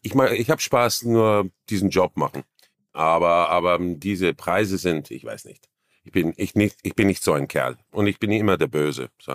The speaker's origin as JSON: {"language": "German", "region": "Vienna", "country": "Austria", "accent": "Viennese", "said": "Ich brauche sehr viel Fokus, dass ich nicht in meinen Wiener Akzent gehe"}